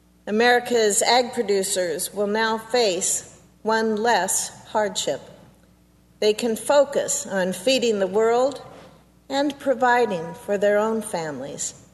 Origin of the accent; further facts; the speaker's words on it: Nebraska, United States; For example, in my home state of Nebraska